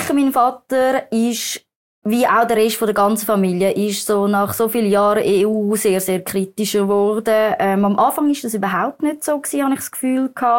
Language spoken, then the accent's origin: German; Switzerland; ich bin in der Schweiz aufgewachsen, ich habe das Erfolgsmodell dürfen eins zu eins miterleben